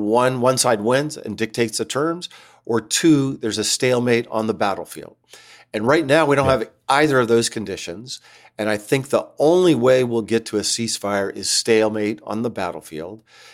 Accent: United States; But as an American, I'm also embarrassed by that.

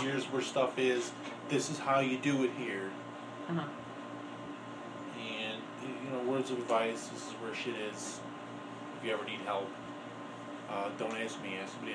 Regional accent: Guadalajara, Jalisco, Mexico; And I'm from Guadalajara, Jalisco.

